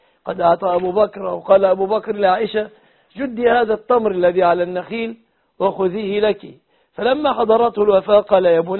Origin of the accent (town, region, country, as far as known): Egypt